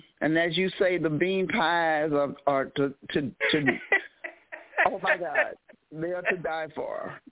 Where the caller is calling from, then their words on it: St. Louis, Missouri, United States; I'm calling from St. Louis.